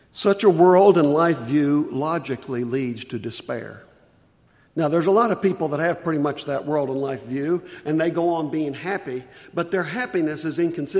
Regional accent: Iowa, United States; I tell people, I come from Iowa, the only two colors are green and brown.

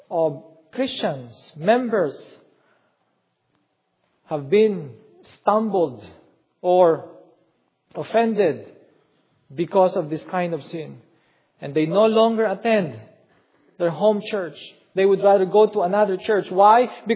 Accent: Philippines; English is a second language; now in United States; When I talk, people know that I am not originally from the U.S. because of my accent. And hence, people ask me, "Where are you from originally?" And I tell them, "From the Philippines."

